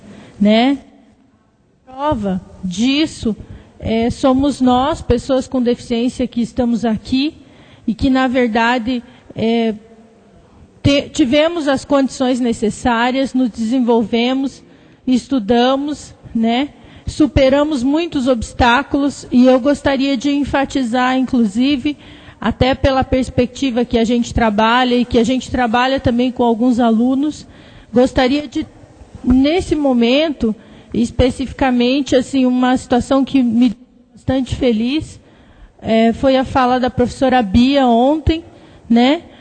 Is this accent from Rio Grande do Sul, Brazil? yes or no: no; Cascavel, Paraná, Brazil; eu sou de Cascavel.